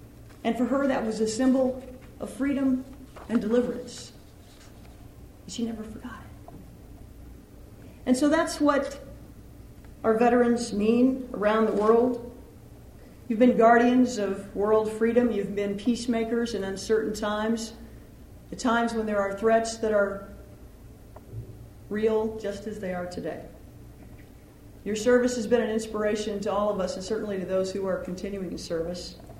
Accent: Rolla, Missouri, United States; my hometown of Rolla.

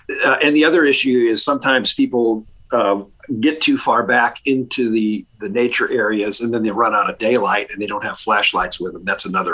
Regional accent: Missouri, United States; I'm born and raised in Missouri

